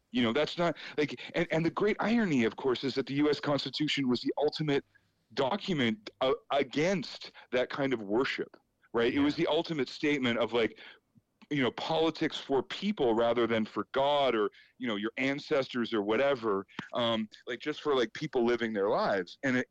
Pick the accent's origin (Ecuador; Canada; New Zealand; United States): Canada; Well, to me, as a Canadian, it was really one of the weirdest things about the whole thing